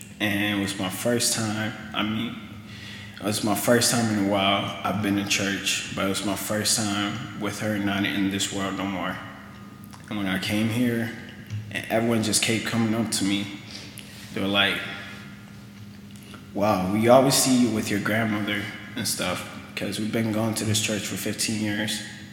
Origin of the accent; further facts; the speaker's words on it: Kenya; I am from Africa. I was born in Kenya, and I came here at COS the first time, I believe, March 16, 2006.